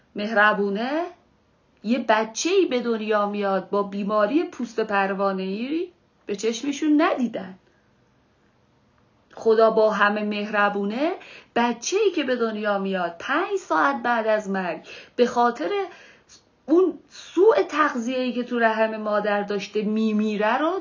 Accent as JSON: {"language": "Persian", "country": "Iran", "said": "من ایرانیم."}